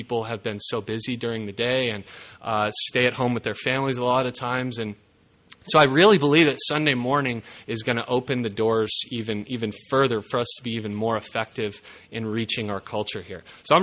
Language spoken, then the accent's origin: English; Southwest, United States; I come from the Southwest, and so things are a little bit differently out there, done differently out there. We had a large Catholic population out there.